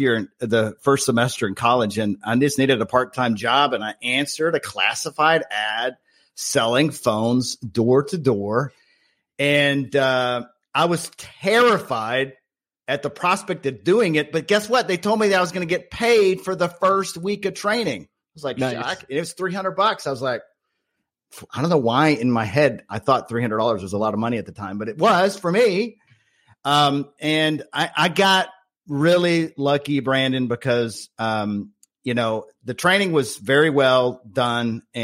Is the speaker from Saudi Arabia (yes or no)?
no; Germany; I grew up in Germany.